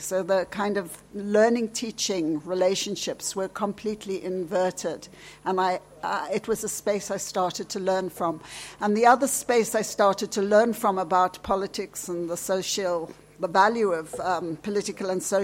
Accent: South Africa; I'm a South African, and addressing and thinking about inequalities is very deep in my cultural experience.

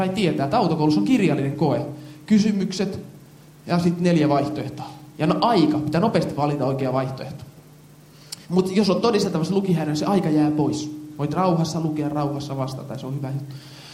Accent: Jyväskylä, Central Finland, Finland; Mä oon itse jyväskyläläinen ja mulla on 3 lasta

